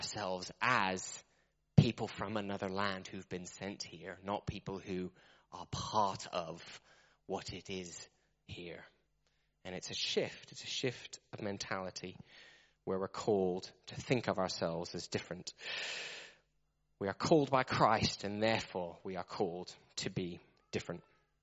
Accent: South West England, United Kingdom; I'm from Cornwall.

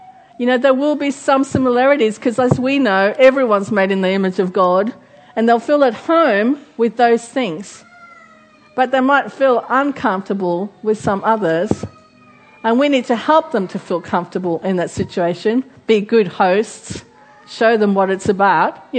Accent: Australia; I came to England. I'm an Aussie.

